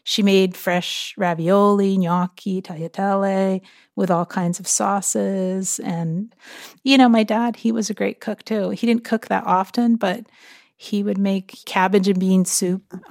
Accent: Connecticut, United States; But at the same time, I was growing up in America.

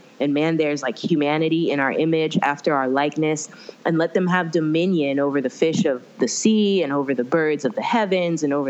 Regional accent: Orlando, Florida, United States; also born or lived in Philippines; now in Tampa, United States; I was born in the Philippines. My mom's Filipino Puerto Rican. My dad's Jamaican. I was raised in Orlando, Florida. Ended up going to college in Tampa, Florida, which is not too far, like 2 hours from there. And I live now in Tampa with my husband.

